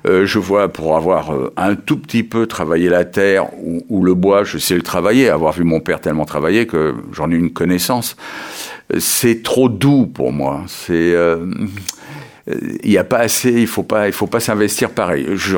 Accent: Paris, Île-de-France, France; also born or lived in Bordeaux / Escource; Je suis né à Bordeaux, j'ai jamais vécu à Bordeaux. J'ai mes 4 premières années dans les Landes, à Escourse. Et ensuite, mon père qui était ébéniste est monté à Paris pour travailler sur quelque chose de plus intéressant que le pelage des pins. Et j'ai vécu donc toute ma jeunesse à Paris, jusqu'à 22 ans

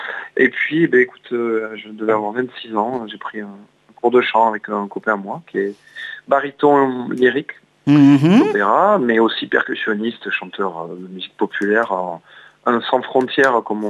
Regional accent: Toulouse, Occitanie, France; je suis toulousain, j'ai vécu 20 ans à Toulouse.

